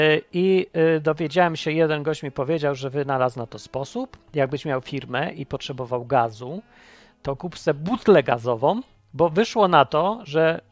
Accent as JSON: {"language": "Polish", "town": "Kraków", "region": "Lesser Poland", "country": "Poland", "tie": "born there", "said": "Ja jestem z Krakowa, w sensie, że się tam urodziłem."}